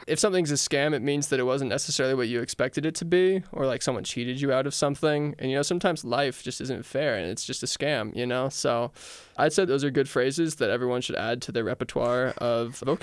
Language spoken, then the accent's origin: English; Virginia, United States; So I'm from Virginia.